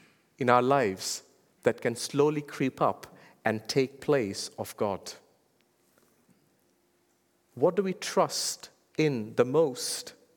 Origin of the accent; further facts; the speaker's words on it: India; Now, I come from India, and in India, there is no shortage for monkeys.